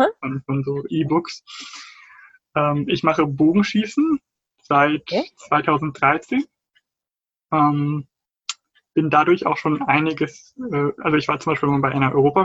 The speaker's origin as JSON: {"language": "German", "region": "Berlin", "country": "Germany", "said": "Ich bin aus Berlin. Ich wohne noch zu Hause, aber ich habe auch schon ein Jahr im Ausland gelebt und auch 3 Monate mal in Greifswald aufgrund eines Praktikums."}